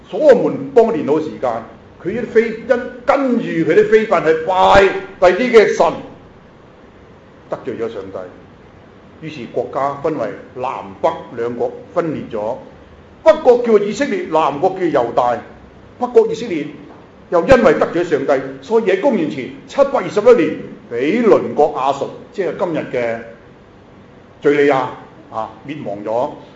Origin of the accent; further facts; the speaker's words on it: China; 佢哋猶太人比我哋中國人更加重男輕女好多。